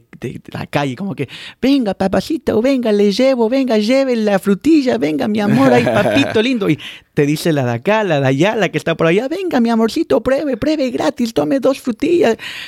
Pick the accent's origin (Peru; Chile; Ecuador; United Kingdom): Ecuador; also born or lived in New Jersey; A los 4 años para Ecuador, pero me crié todo en Ecuador. Todo.